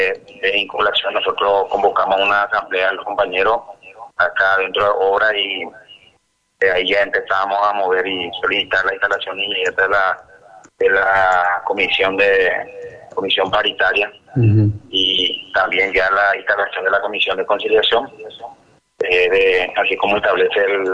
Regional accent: Paraguay; nosotros como sindicato, como paraguayos, estamos unidos a dos márgenes

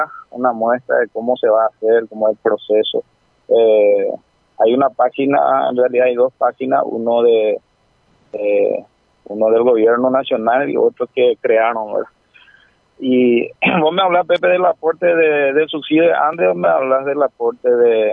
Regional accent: Paraguay; Aquí ya no existe color, aquí ya no existe. Acá somos nosotros los paraguayos.

